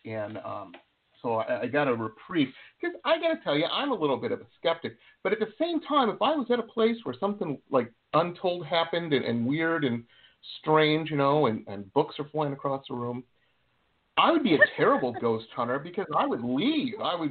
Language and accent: English; Detroit, Michigan, United States; I went to college in Boston, and I grew up in Detroit